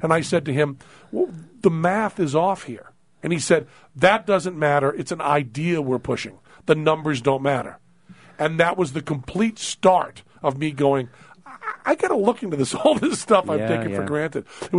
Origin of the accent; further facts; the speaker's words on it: Greenfield, Massachusetts, United States; You know, I'm from Greenfield, Massachusetts